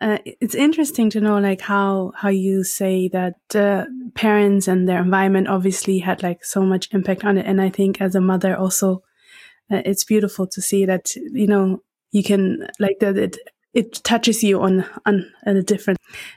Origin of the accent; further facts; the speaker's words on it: Germany; English is a second language; I grew up in Germany. So I grew up in Europe.